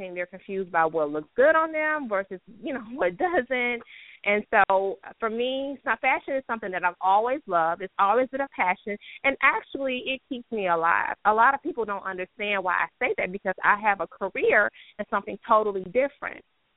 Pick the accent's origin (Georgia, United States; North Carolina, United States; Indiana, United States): Georgia, United States; Decatur; You know, I'm from here. I'm from Atlanta originally. I am a Georgia peach.